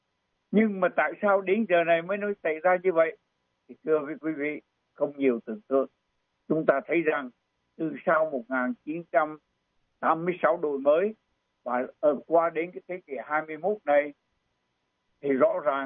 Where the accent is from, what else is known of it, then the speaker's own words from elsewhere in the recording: Huế, Thừa Thiên Huế, Vietnam; quê của tôi là cái vùng Giao Hội Huế, tức là cái vùng Chinatown đầu tiên của người Minh ở Việt Nam, ở Đại Việt.